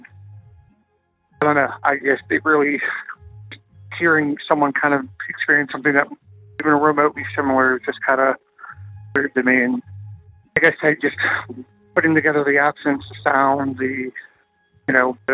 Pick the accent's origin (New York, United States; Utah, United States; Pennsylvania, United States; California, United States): Pennsylvania, United States; I want to stay anonymous for this. I will just say that I'm from Pennsylvania.